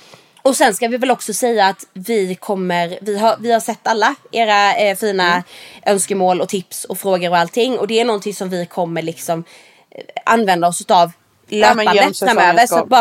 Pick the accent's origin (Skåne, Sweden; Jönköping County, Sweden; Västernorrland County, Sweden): Jönköping County, Sweden; Värnamo; Det är ett sånt här gippo som vi har i min hemstad då.